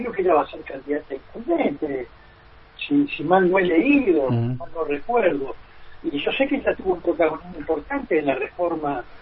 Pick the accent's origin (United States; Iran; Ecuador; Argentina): Argentina; Tierra del Fuego; Somos fueguinos ambos